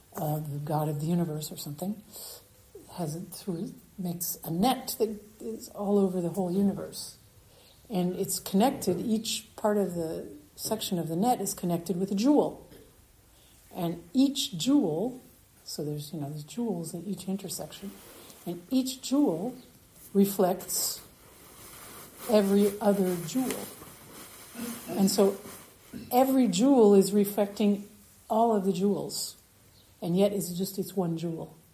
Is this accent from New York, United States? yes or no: yes; New York, United States; We're about the same age. We're both from New York, the same kinds of social circles, you know, born into privilege.